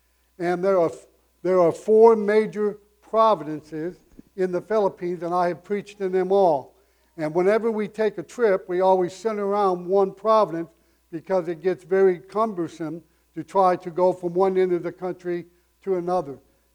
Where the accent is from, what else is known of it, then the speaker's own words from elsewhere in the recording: Indiana, United States; And I grew up in Indiana.